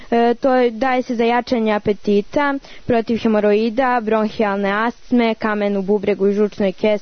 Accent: Bajina Bašta, Šumadija and Western Serbia, Serbia; dolazim iz Bajne Bašte, imam 14 godina

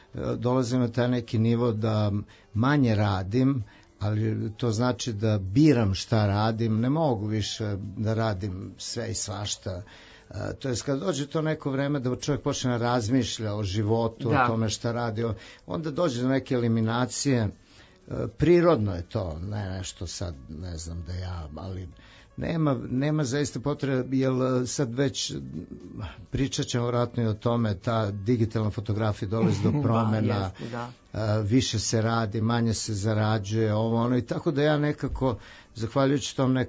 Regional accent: Belgrade, Serbia; now in London, United Kingdom; Ovo je moj rodni grad

